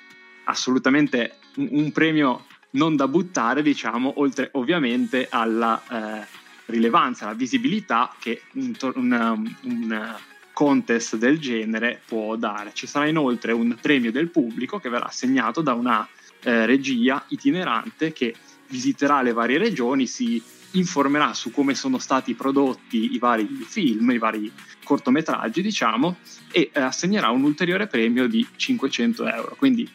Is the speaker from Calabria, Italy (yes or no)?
no; Biella, Piedmont, Italy; io sono di Biella